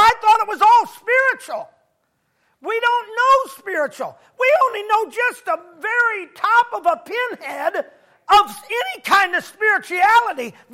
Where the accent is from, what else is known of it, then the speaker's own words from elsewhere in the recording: Michigan, United States; I was from Michigan in December and I ended up in Parris Island, South Carolina.